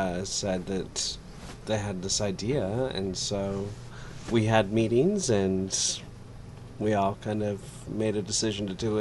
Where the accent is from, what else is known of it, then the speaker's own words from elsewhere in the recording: Astoria, Oregon, United States; also born or lived in Eugene; I'm born and raised in Astoria, and also moved away at one point in time.